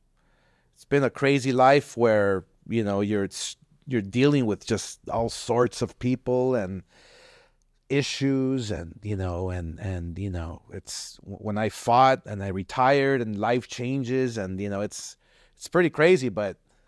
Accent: Los Angeles, California, United States; I grew up in East

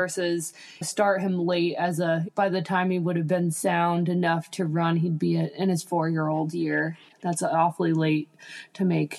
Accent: Berryville, Virginia, United States; I am from Berryville, Virginia, and I'm a horse trainer and a farm manager of a farm here in Berryville, Virginia.

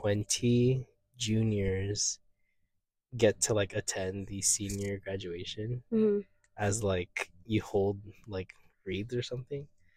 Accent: Baldwin Park, California, United States; So, I don't live here anymore, but I grew up in Baldwin Park, California.

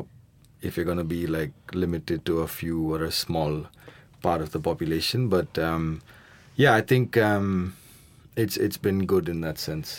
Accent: Bangalore, Karnataka, India; I grew up in Bangalore. I used to spend a lot of time on the estate as a kid, but like not more than 2 months at a stretch.

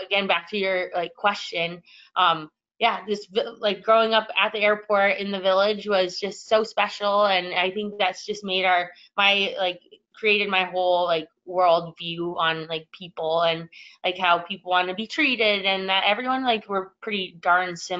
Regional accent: Alaska, United States; And I wouldn't be who I am without Unicle and without growing up in Alaska and my parents, who are just so unbelievably supportive.

